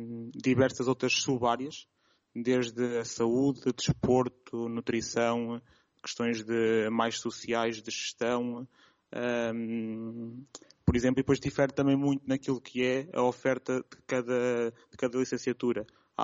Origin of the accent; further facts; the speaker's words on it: Sever do Vouga, Aveiro, Portugal; Sou de Severo de Voga também.